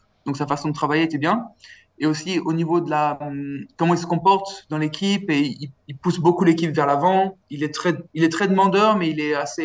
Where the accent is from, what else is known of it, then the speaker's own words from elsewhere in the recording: France; on est français, donc on se parle un peu.